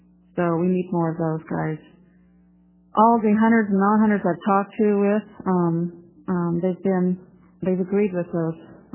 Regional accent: Bend, Oregon, United States; I'm from Bend, Oregon. I'm an avid big game hunter.

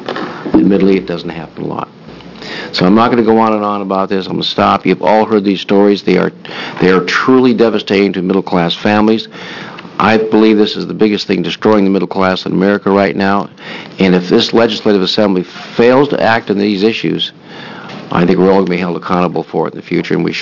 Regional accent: Oregon, United States; I'm from Southern Oregon, District 3

